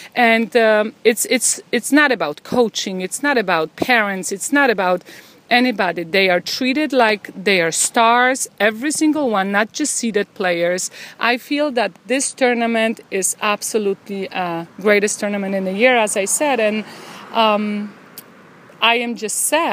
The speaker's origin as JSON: {"language": "English", "town": "Chicago", "region": "Illinois", "country": "United States", "lives_now": "Boca Raton, United States", "said": "Originally, we were in Chicago, but then we moved to Boca Raton, Florida, and right now we came from Boca Raton, Florida."}